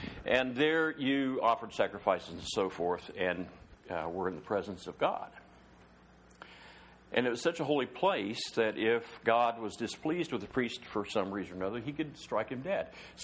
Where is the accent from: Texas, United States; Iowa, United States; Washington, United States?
Iowa, United States; Now, when I was growing up in Iowa, we went to a small little Methodist church. It had to be small. The town was, we lived out in the country, but the town was 172 population.